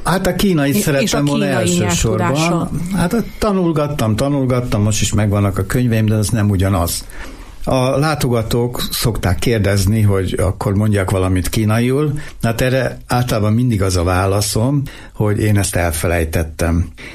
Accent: Beijing, China; also born or lived in Korea; Nem, Pekingben születtem 1954-ben. A szüleim diplomaták voltak, és szerelmesek lettek egymásba, összeházasodtak, és így születtem meg Pekingben.

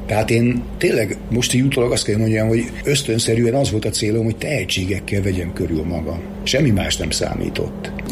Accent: Miskolc, Borsod-Abaúj-Zemplén, Hungary; De hát persze ezt miskolciként az ember nem tudja

